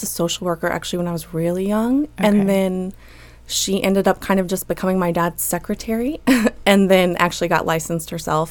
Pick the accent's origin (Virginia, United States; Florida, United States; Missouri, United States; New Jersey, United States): Virginia, United States; Blacksburg; So I grew up mostly in Blacksburg, Virginia. I grew up in a Christian household. We went to a church called Blacksburg Christian Fellowship.